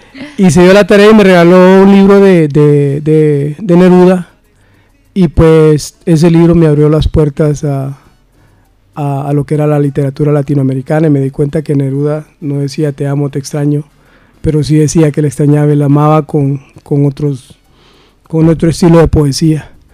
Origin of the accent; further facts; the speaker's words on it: New York, United States; also born or lived in Central America; Sí, nací en Centroamérica, crecido en Nueva York. Nos llevaron a toda la familia ahí por los 79, 80 a Nueva York y pues me crecí allá.